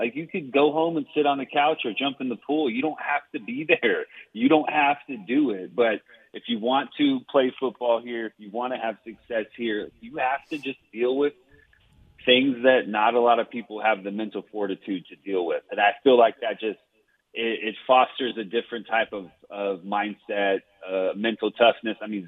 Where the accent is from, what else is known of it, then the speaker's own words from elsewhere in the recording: Chowchilla, California, United States; growing up in Chowchilla, growing up in the Central Valley, it really, you know, bred that type of mentality in me.